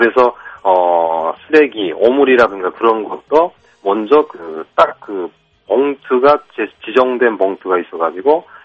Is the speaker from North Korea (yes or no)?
yes; North Korea; 이게 참 그 북한에서 온 우리들에게는 그 정말 이해가 안 되는 일이었고